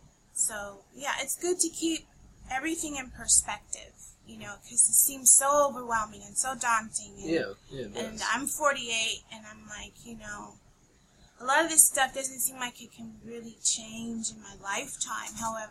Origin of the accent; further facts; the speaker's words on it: California, United States; I grew up in California. I always thought California was the president maker for the, you know, the trendsetter for everything.